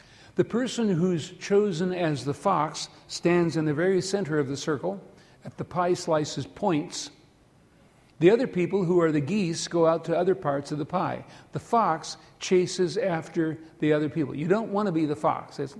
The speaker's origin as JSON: {"language": "English", "town": "Redfield", "region": "South Dakota", "country": "United States", "tie": "born or raised there", "said": "Aberdeen is where I went to college. It's 40 miles north of my hometown of Redfield."}